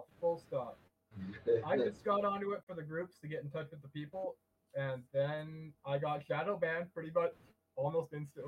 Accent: Canada; I'm from Canada.

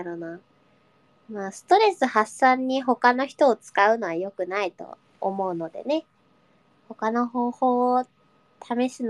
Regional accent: Aichi, Japan; 愛知県出身だからこそ言えるんですけど

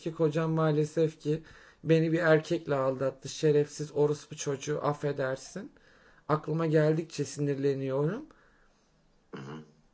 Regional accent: Karşıyaka, İzmir, Turkey; Karşıyaka.

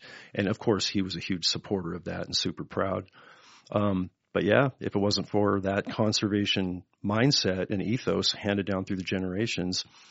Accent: San Jose, California, United States; also born or lived in Santa Clara County; I grew up right in the Silicon Valley Bay Area, like right inland from Santa Cruz in the San Jose Bay Area, but down in the southern county of Santa Clara County, where you have cattle ranches, big parks, open spaces.

